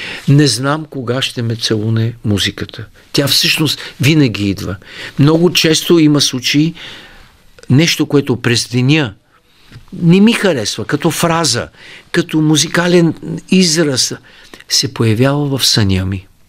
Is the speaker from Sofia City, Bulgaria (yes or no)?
no; Varna, Varna Province, Bulgaria; born there; аз съм роден във Варна, но никога не съм живял, не съм учил там, но имам роднини, лели, чичовци, братовчеди, дядо, баба